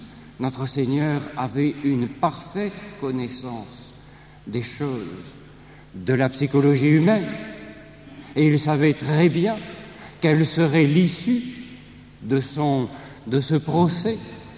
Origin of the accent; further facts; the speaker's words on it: France; puisque nous sommes français, avec un certain esprit critique